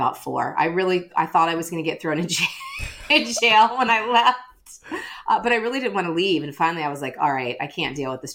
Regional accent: Ohio, United States; moved away as an adult; now in Washington, United States; No, I was born and raised in Northeastern Ohio. I moved to DC in 93. So, I mean, I've been here longer than I was in Ohio at this point, which kind of makes me old, but yeah, I feel like a native.

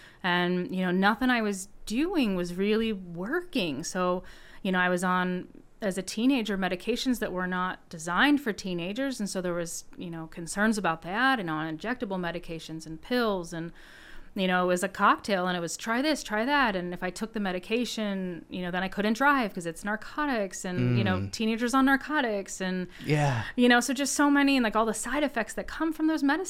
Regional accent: Pennsylvania, United States; I'm originally from southeastern Pennsylvania and from Chester County, so outside of Philadelphia. And born and lived there most of my life.

